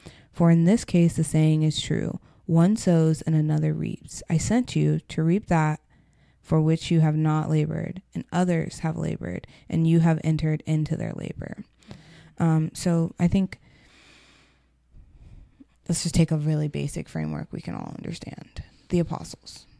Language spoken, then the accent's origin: English; Ohio, United States; Like, we're from Ohio, and there's like, our hometown has a Johnny Appleseed plaque.